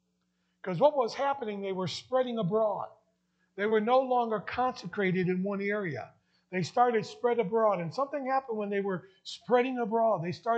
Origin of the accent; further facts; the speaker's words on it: Danbury, Connecticut, United States; I'm sure if you were to go back to my hometown in Danbury, Connecticut, and you would talk to those that are my age and went to the school that I went